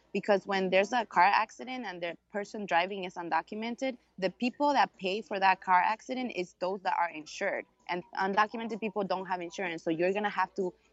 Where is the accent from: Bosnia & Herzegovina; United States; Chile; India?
United States; I grew up in the United States not having documents, being afraid of speaking out about that status